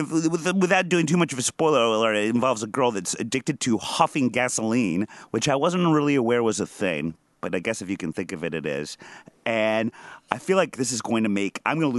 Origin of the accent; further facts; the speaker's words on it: Midwest, United States; Because I'm from the Midwest, and we're just silly with skunks, don't you know?